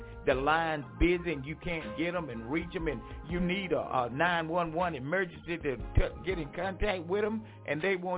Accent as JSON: {"language": "English", "town": "Franklinton", "region": "North Carolina", "country": "United States", "tie": "born or raised there", "said": "those of you in my hometown, Franklinton, North Carolina. God bless you. And you know, I think about I think about my hometown so much."}